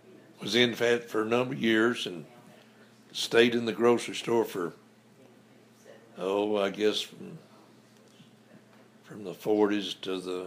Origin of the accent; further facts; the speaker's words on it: United States; I was born in Jackson County, here on Cedar Creek, 1936.